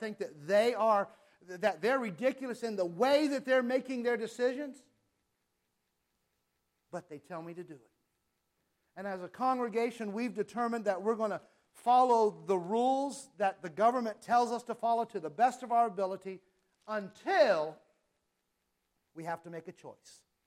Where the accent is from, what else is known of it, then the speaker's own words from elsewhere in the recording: California, United States; now in Arizona; And you all know where I'm from, right? I'm from California. You all are in Arizona.